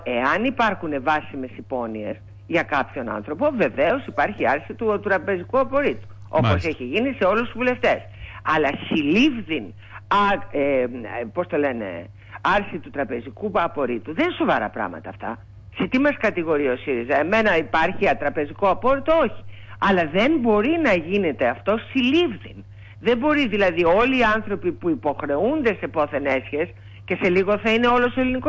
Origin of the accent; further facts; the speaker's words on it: Greece; Αλλά το ότι η χώρα μου, η πατρίδα μου